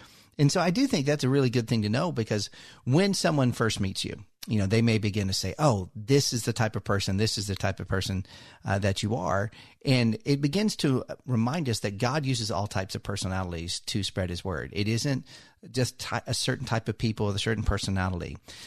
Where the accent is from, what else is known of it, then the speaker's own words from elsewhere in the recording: Midwest, United States; I'm originally from the Midwest, so Virginia felt tropical to me based upon where I'm from.